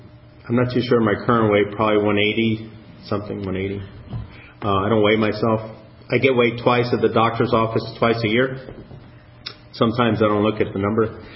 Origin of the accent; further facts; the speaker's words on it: New York City, New York, United States; born there; I was born in New York City. I have two older brothers and a younger sister.